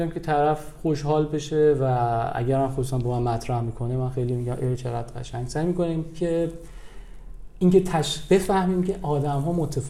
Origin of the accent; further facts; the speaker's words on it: Tehran, Tehran Province, Iran; چون من اینجا تو تهران بزرگ شدم و من تهرانی و فارسی زبون مرکزی من بوده